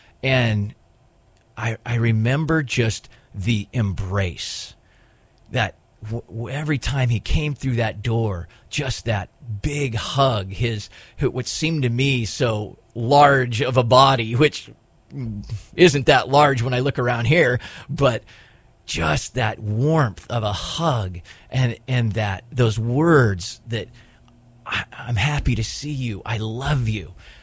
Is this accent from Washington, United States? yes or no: yes; Richland, Washington, United States; I was born in Richland, Washington, which is down in the southeast corner of the state. So many people hear Washington State, and they think of Seattle, green. I grew up in the desert.